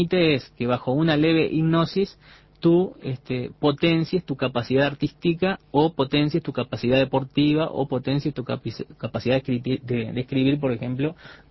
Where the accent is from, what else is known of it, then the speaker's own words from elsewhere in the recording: Mercedes, Soriano, Uruguay; also born or lived in Durazno / San José / Tacuarembó; now in Montevideo, Uruguay; tengo 41 años ahora. Mi padre trabajaba en el banco, era gerente, entonces soy de Mercedes, nos llevaron a Durazno, después San José, Tacuarembó. Y luego yo me vine a Montevideo a estudiar.